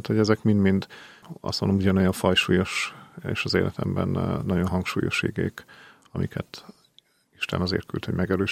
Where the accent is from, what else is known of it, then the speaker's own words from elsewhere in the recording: Zakarpattia Oblast, Ukraine; Én egy kicsi faluból származom, Kárpátaljáról